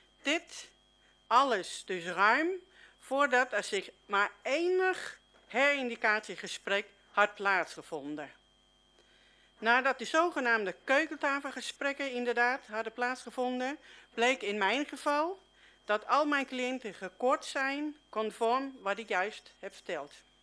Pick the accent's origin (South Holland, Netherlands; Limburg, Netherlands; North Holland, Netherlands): North Holland, Netherlands; Julianendorp; uit Julianendorp en ik heb mijn verhaal even opgeschreven